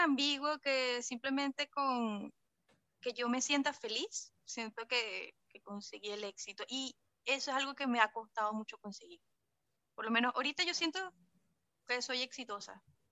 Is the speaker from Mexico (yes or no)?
no; Venezuela; moved away as an adult; now in Argentina; sobre todo pensando de que venimos de Venezuela. Y, marico, yo emigré para Argentina y solo tenía $60 en mi bolsillo.